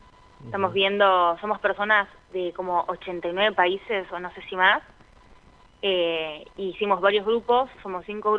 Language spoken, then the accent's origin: Spanish; Avellaneda, Buenos Aires Province, Argentina; accent: Avellaneda Spanish; yo hablo español, avellanediense. Sí. No, hablo español, hablo inglés, tipo fluido también como español. Hablo portugués porque mi papá es brasilero.